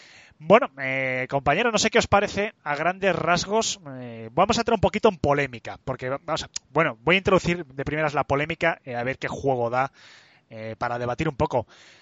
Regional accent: Spain; todos como españoles

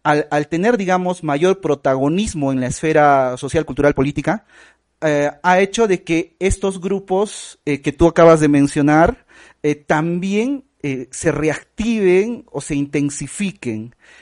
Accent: Peru; Acá en mi país, en Perú, por ejemplo

